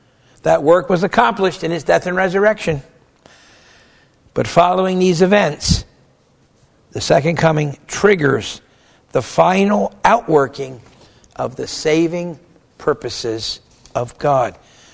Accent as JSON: {"language": "English", "town": "St. Louis", "region": "Missouri", "country": "United States", "tie": "born or raised there", "said": "And I knew people here in my home state of St. Louis who had dear friends who moved away."}